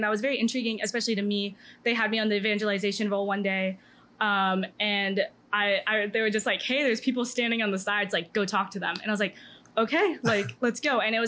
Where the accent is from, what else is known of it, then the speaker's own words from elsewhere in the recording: Georgia, United States; I'd be like, I'm from Georgia.